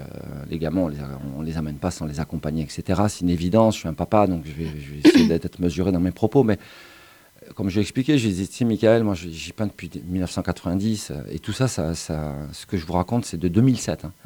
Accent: Montpellier, Occitanie, France; retour de mes années à l'étranger, enfin décidé de poser mes valises et revenir à Montpellier, ma ville natale, ma ville que j'aime tant, j'y porte un amour.

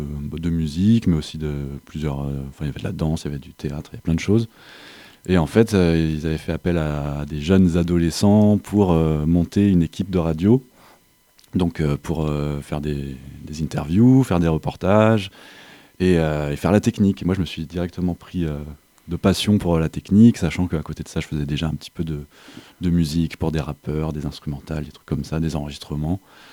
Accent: Occitanie, France; je suis né en 1988. J'ai grandi en écoutant la radio. J'ai grandi dans le Lot, dans une zone plutôt rurale.

